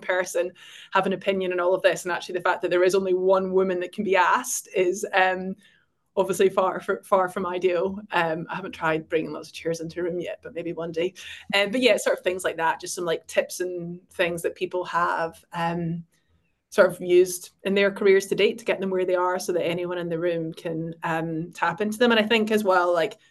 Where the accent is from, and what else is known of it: Scotland, United Kingdom